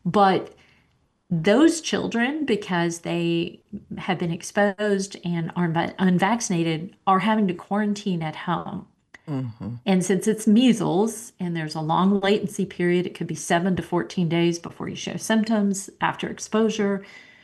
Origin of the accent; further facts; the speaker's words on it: North Carolina, United States; that's not going to change rules in my home state of North Carolina, for example.